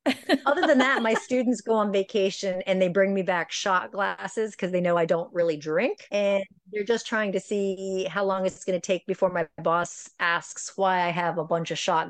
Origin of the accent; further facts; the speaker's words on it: Ohio, United States; because I grew up in Ohio. We didn't have any of this stuff.